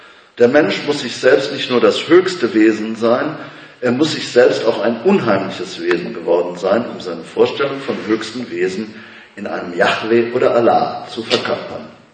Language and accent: German; Belgium; Ich bin zum Beispiel in Belgien aufgewachsen, meine Mutter war sehr streng Katholikin und bin katholisch erzogen worden.